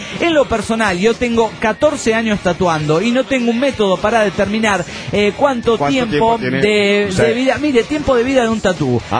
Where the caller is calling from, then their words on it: Cochabamba, Bolivia; de Cochabamba, Bolivia.